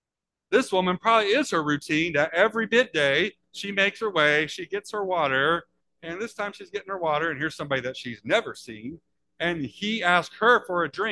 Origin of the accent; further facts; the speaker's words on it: Decatur, Illinois, United States; born there; I was born in Decatur, Illinois, blue-collar capital of the world.